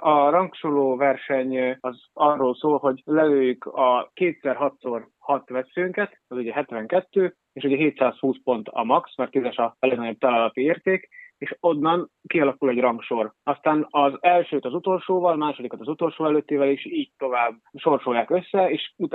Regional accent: Hungary; tök jó, magyarok vagyunk, akkor vágjunk bele, próbáljuk ki mi is.

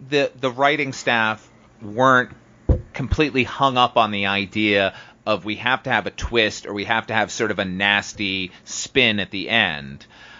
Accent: Boston, Massachusetts, United States; because I am nearly 100% Irish, and I grew up in Boston around all the Irish people here in America.

